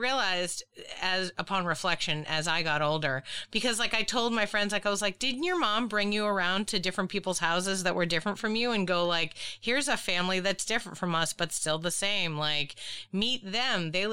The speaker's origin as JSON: {"language": "English", "town": "Boston", "region": "Massachusetts", "country": "United States", "said": "Like I mentioned, I'm from Boston. It's a racist place."}